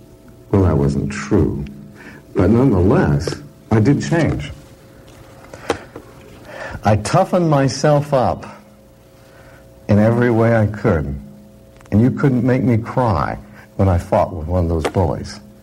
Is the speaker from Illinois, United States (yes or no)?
no; Pistol River, Oregon, United States; And then I moved from Pistol River, Oregon, which is the mountains, into the city, 500 people.